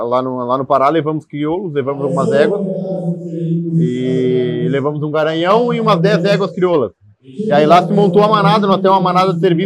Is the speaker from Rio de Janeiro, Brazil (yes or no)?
no; Luiz Alves, Santa Catarina, Brazil; Eu sou natural de Lis Alves, uma cidade vizinha de Barra Velha, interior de Santa Catarina.